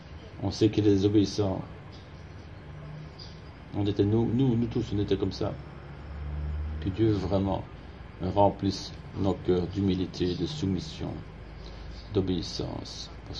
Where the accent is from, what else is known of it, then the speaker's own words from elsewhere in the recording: Switzerland; moved away; Et en Suisse, moi je me souviens, je crois que c'était encore comme ça, même jusqu'à ce que j'ai quitté la Suisse.